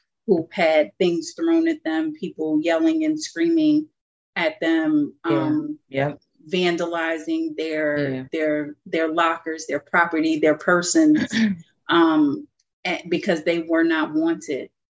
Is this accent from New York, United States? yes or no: no; New Jersey, United States; New Jersey, shout out to my home state, New Jersey.